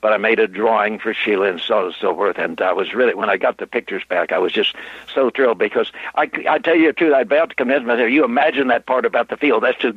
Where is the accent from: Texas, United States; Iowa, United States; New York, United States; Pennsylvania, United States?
Texas, United States; Corpus Christi; I got a call from a friend of mine, Bob Matthews, in Corpus Christi, Texas, my hometown down there.